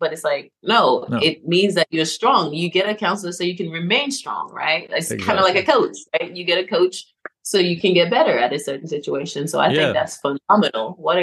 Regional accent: St. Vincent & Grenadines; now in Shreveport, United States; Grenadines, which is in the Caribbean. So even though we spoke English, but my dialect was different, my accent was a little bit, you know, hard for me to understand

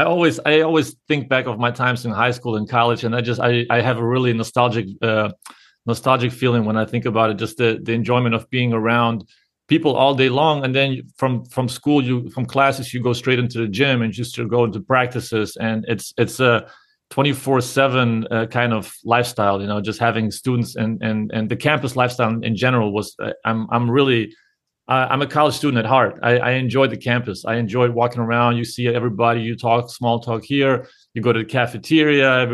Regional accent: Germany; also born or lived in Shreveport, United States / Monticello, United States; now in United States; I grew up in Germany, but if you go from Germany to a small town in Louisiana in Shreveport, and then go to even a smaller town that goes in southeast Arkansas, Monticello

